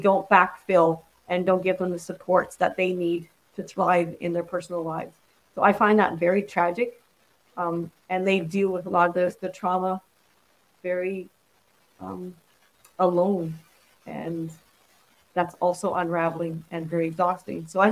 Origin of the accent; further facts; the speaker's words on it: Canada; I feel almost ashamed that as a Canadian communities